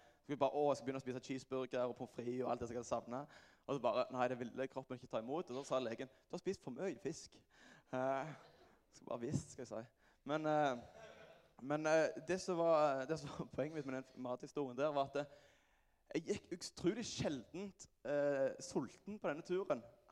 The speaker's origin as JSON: {"language": "Norwegian", "town": "Klepp", "region": "Rogaland", "country": "Norway", "said": "og jeg er fra Klepp, og jeg begynte liksom aldri der."}